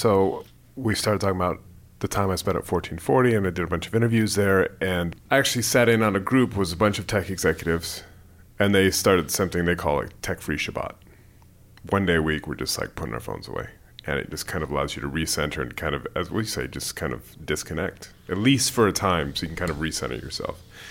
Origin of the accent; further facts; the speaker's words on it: San Jose, California, United States; also born or lived in United Kingdom; I'm from the Bay Area. I grew up in San Jose, but I lived in the UK for 15 yeah. years and I've come back and I'm covering tech out here.